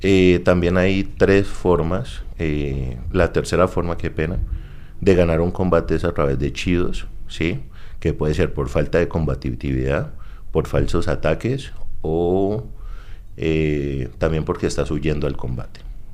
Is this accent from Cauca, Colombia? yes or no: yes; Cauca, Colombia; soy deportista de alto rendimiento del departamento del Cauca, también soy estudiante de la Universidad del Cauca.